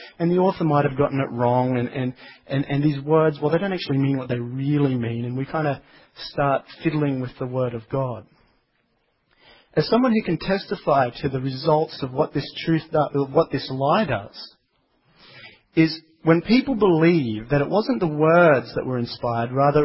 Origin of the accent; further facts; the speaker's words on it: Brazil; English is a second language; I grew up in Brazil, so I know Portuguese, and in Brazil we have the verb escrever